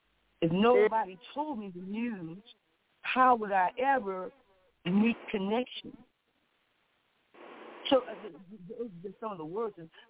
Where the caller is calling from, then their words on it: Chicago, Illinois, United States; here in Chicago, Illinois.